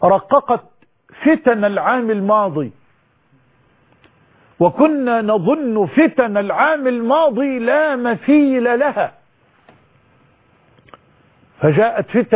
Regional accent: Egypt; بلدنا مصر

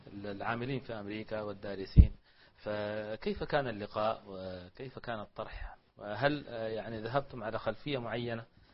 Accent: Sudan; يعني أحد الدكاترة عندنا في السودان

